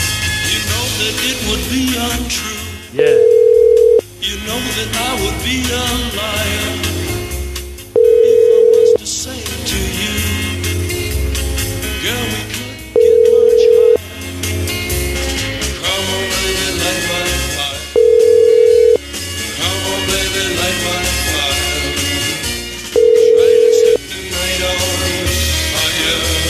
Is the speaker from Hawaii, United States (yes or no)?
yes; Hawaii, United States; now in Orlando, United States; I'm from Hawaii originally, but I moved to Doc Phillips, motherfucker. I'm in Metro West, motherfucker.